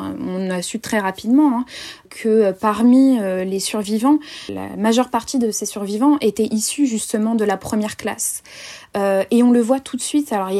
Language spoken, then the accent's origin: French; Amiens, Hauts-de-France, France; now in Paris, France; Moi, je viens de Picardie, de base, donc j'étais à Amiens.